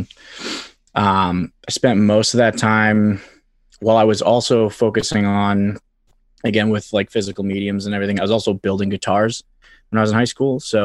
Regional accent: Quincy, Massachusetts, United States; I grew up in Quincy. It's a bit of a lawless wasteland

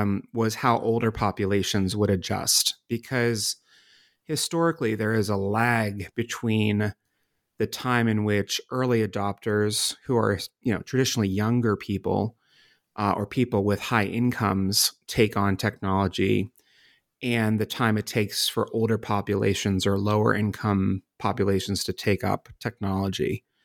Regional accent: Pennsylvania, United States; the population in the center of Pennsylvania, my home state

